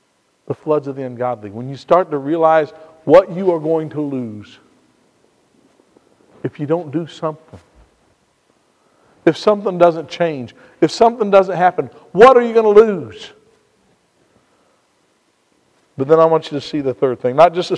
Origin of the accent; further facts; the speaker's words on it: Indiana, United States; also born or lived in California; I was born in Indiana. We never had earthquakes when I was growing up. I went out to California